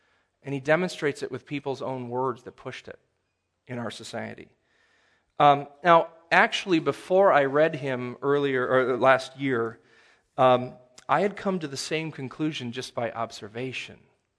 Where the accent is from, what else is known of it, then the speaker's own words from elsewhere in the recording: Monroe, Wisconsin, United States; the funeral home in town where I grew up in Monroe, Wisconsin, I remember this as a kid.